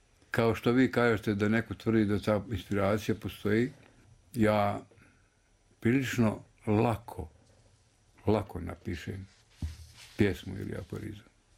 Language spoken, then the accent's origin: Serbian; Rudići, Federation of Bosnia and Herzegovina, Bosnia & Herzegovina; born there; Rođen sam 10. oktobra 56. godine u selu Rudićima kod Glamuča. A na to selo su se nadvile planine Staretna, Šator, Golija i još neke.